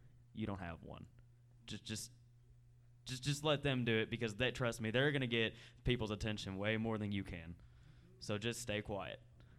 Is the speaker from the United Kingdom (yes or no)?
no; United States; I'm from Anderson County.